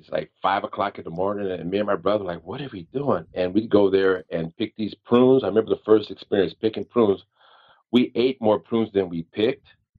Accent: Santa Rosa, California, United States; and I grew up here in Santa Rosa, California, which was the Raiders training camp back in the 60s and the 70s.

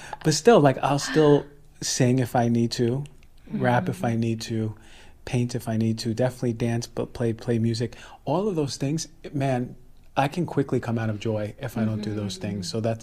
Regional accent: New York, United States; You know, I'm a New Yorker too. Like I'm a doer.

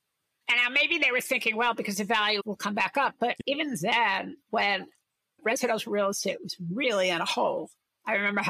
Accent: Brooklyn, New York, United States; I'm from Brooklyn, if you can't tell from my accent

